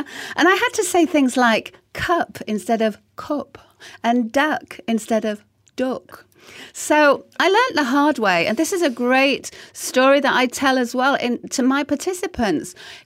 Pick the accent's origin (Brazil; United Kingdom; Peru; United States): United Kingdom; Sheffield, Yorkshire and the Humber; accent: Sheffield; So I was speaking in my Sheffield accent in those days, which is very different.